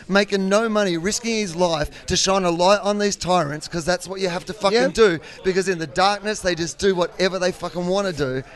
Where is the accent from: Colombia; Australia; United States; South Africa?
Australia; And I'm sorry as an Australian.